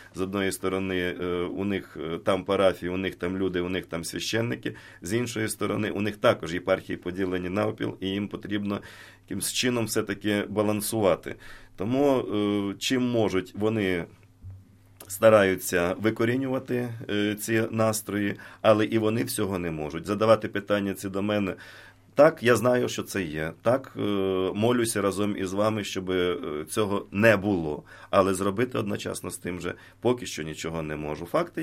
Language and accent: Ukrainian; Korets, Rivne Oblast, Ukraine; Земляки, кажу, я з Корця.